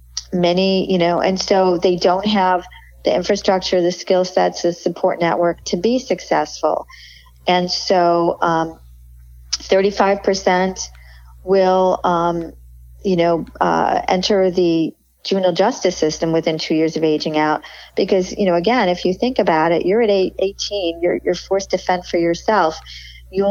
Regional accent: Chicago, Illinois, United States; I grew up in Chicago. We didn't have a car, but you can get around anywhere on public transportation.

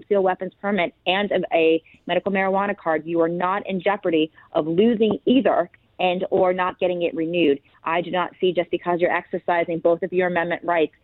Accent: Florida, United States

